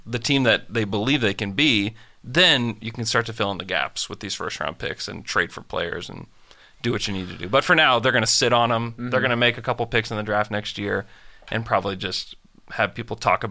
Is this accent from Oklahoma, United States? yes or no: yes; Oklahoma, United States; I'm from Oklahoma.